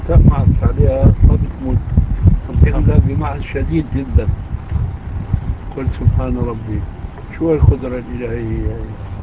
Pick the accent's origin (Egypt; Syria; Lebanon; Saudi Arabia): Syria; نحن بنسميه عندنا في سوريا حالوش